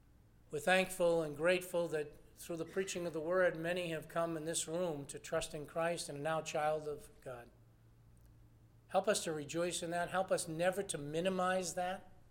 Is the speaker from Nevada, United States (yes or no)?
no; Lawrence, Massachusetts, United States; And he took the likes of me growing up in Lawrence, Massachusetts, with nothing. Dad died when I was young, seven kids in the house. We had nothing.